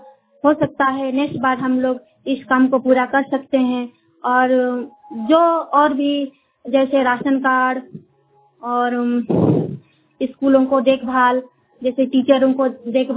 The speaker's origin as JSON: {"language": "Hindi", "region": "Jharkhand", "country": "India", "said": "मैं कोटका प्रखंड से हूँ, पूर्वी सिंहभूम झारखंड।"}